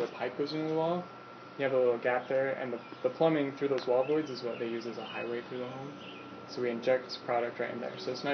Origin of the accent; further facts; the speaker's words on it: Queens, New York, United States; No, that's cool. I'm just from Queens.